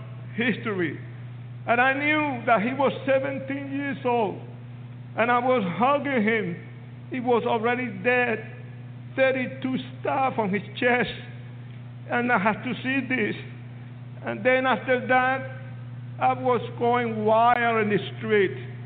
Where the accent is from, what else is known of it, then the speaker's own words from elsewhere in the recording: Puerto Rico; born there; When I was born in Puerto Rico, I didn't know nothing.